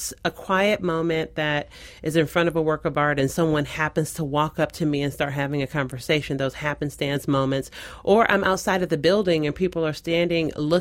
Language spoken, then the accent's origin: English; San Francisco, California, United States; now in Seattle, United States; I grew up in San Francisco proper. I grew up in the Fillmore, which is the heart of San Francisco.